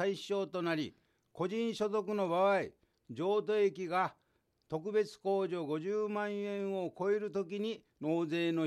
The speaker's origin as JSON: {"language": "Japanese", "town": "Mikazuki", "region": "Saga", "country": "Japan", "said": "私は 肥前三日月村出身です"}